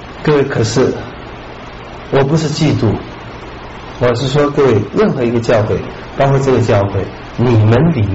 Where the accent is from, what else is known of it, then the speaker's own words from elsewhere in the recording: Taiwan; 那是我们台湾人，那都是虚假的